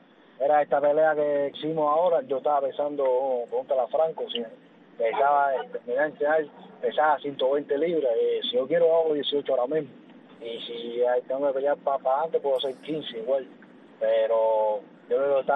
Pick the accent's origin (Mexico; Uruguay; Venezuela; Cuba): Cuba; muy contento de haber peleado al lado de la gente de mi tierra, de Cuba, los cubanos